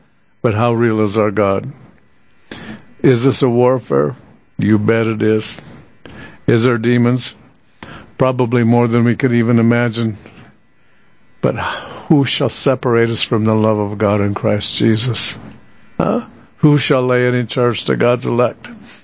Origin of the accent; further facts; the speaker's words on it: South Dakota, United States; We're from South Dakota. You know, we're hayseeds blown in off the prairie where you can see for 50 miles.